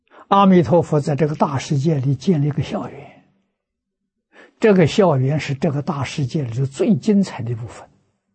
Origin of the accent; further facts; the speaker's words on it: China; 与自性相应的，我们中国人称为善法